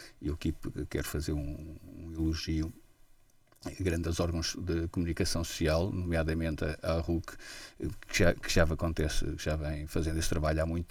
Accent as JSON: {"language": "Portuguese", "town": "Tomar", "region": "Santarém", "country": "Portugal", "lives_now": "Coimbra, Portugal", "said": "E não sou de Coimbra, vim de Tomar"}